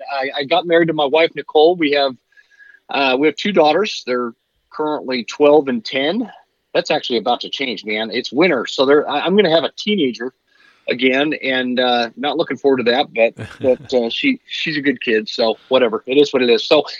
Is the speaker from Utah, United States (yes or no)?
yes; Utah, United States; I grew up in Utah, and spent a lot of time in Utah, Idaho, and Wyoming, doing very outdoorsy.